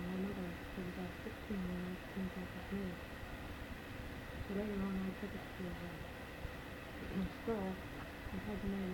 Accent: Michigan, United States; born there; No, I was born in Michigan.

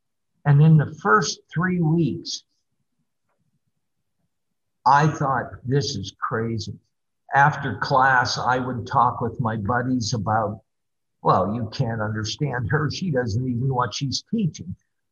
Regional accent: Slippery Rock, Pennsylvania, United States; I was born and raised in Slippery Rock, and there were not many Chinese people in the 1950s and early 60s in Slippery Rock, if any.

